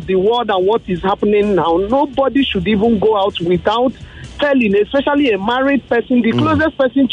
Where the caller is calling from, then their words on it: Isolo, Lagos, Nigeria; I'm calling from Isola.